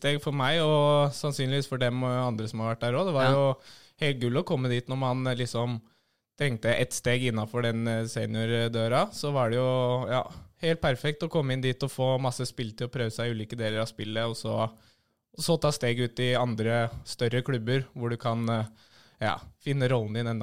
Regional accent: Hamar, Innlandet, Norway; Og jeg er jo fra Hamar

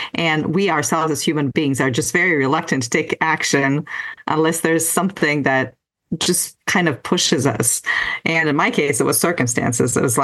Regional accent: Crimea, Ukraine; first language Russian; English is a second language; my first language is Russian. And I come from Crimea, which is in the south of Ukraine. And so I grew up speaking Russian and, I took English at school

